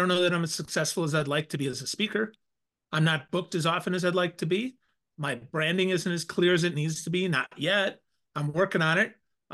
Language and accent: English; Crivitz, Wisconsin, United States; Crivitz, Wisconsin. There's a sister city in Germany called Crivitz, C-R-I-V-I-T-Z.